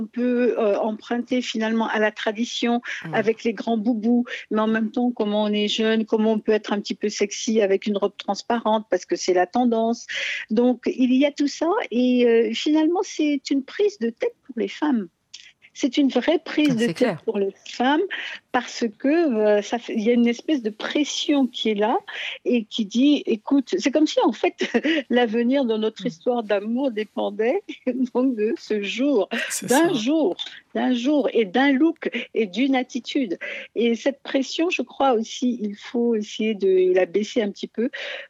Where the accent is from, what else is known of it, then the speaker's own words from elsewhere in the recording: Tambacounda, Senegal; J'ai passé mon enfance à Tambacounda, où il faisait en moyenne 45 degrés.